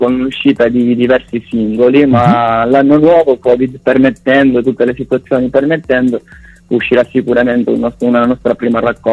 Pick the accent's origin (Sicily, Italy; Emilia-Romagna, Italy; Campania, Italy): Sicily, Italy; Catania; qui in zona da noi, che noi veniamo da Catania